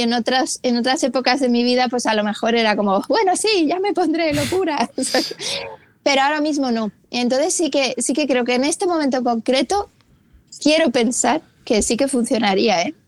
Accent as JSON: {"language": "Spanish", "town": "Murcia", "region": "Region of Murcia", "country": "Spain", "lives_now": "Madrid, Spain", "said": "Que va, bajo mucho. El fin de semana pasado estuve ahí"}